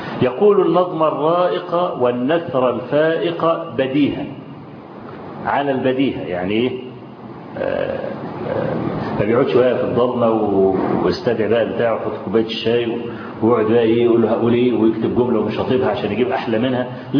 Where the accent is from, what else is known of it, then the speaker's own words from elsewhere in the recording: Egypt; واحنا كمصريين افذة في الافيه دي